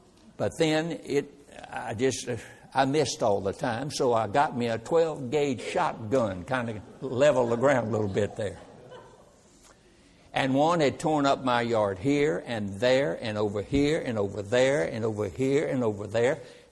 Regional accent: North Carolina, United States; I came from North Carolina, spent the first 20 years of my life in North Carolina

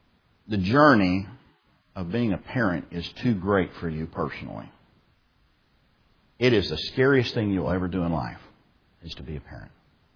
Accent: Texas, United States; I grew up out in West Texas, and we'd see these, what we call dust devils, these little whirlwinds that take off

